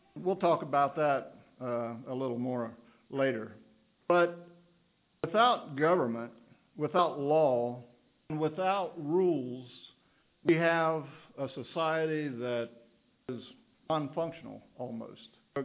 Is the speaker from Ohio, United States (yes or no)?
yes; Ohio, United States; I'm from the Buckeye State